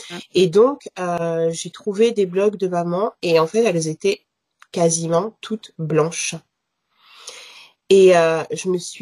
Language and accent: French; France; je suis maman de 3 enfants, je suis française d'origine camerounaise, je vis en région parisienne avec mon compagnon.